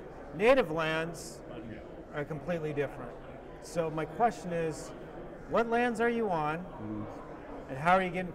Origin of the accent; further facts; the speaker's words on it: Alaska, United States; but I'm from Alaska.